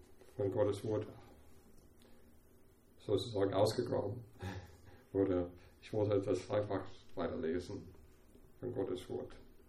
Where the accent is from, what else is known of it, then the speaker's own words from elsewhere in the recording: Atlanta, Georgia, United States; German is a second language; Der war von Südstaaten, Atlanta, wo ich bin aus Atlanta